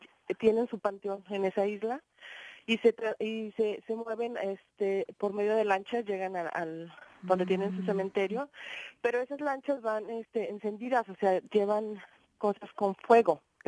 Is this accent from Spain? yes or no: no; Michoacán, Mexico; yo soy del estado de Michoacán.